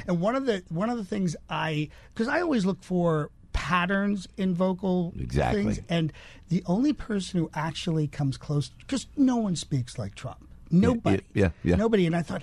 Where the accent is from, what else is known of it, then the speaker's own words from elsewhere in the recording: Northeast, United States; we're both from the Northeast, so we've got that nasality